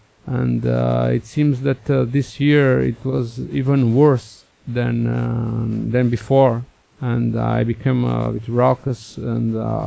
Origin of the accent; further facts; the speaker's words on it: Portugal; English is a second language; In December, I went to Portugal, my home country, to visit my family.